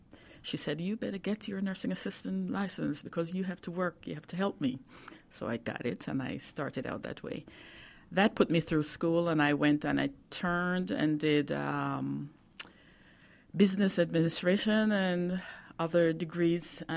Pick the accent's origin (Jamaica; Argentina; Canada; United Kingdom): Jamaica; I'm originally from Jamaica. West Indies.